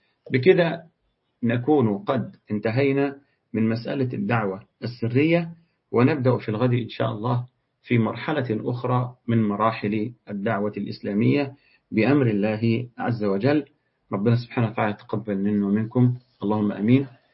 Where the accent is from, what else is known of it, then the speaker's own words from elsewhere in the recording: Egypt; فالمعنى العرفي الكلمة يخليك مثلا عندنا في مصر، تمام، هي يعني ربنا يبقيك مش ربنا يخدك